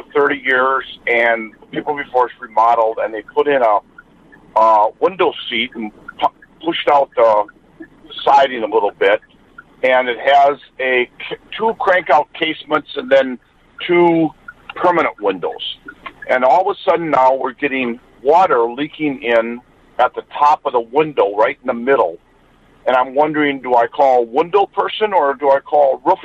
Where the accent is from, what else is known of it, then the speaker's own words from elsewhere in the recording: Lockport, Illinois, United States; Yeah, I grew up in Lockport in the '60s.